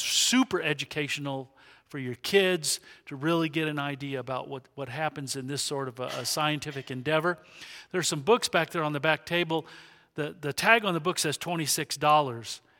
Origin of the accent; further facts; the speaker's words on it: Albuquerque, New Mexico, United States; I come from Albuquerque. I go to Calvary Chapel in Albuquerque.